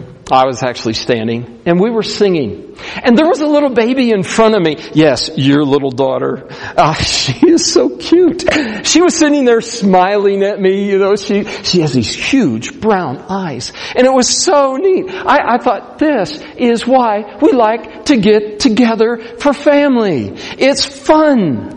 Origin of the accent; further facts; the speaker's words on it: Missouri, United States; I'm from Missouri. And in Missouri, and there's a place called Ferguson.